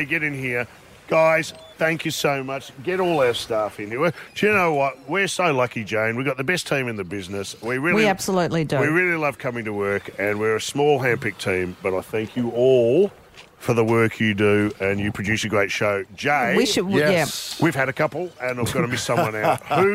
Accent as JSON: {"language": "English", "town": "Canberra", "region": "Australian Capital Territory", "country": "Australia", "tie": "born or raised there", "said": "I'm from Canberra and I grew up there and I love it and it's a great place to visit"}